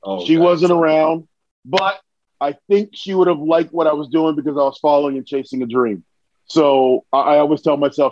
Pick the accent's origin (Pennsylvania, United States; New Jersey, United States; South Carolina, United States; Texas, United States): New Jersey, United States; moved away as an adult; So when I left, I'm originally from New Jersey. Went down to go work at a Fortune 500 company in New York because one of my coaches had a connection.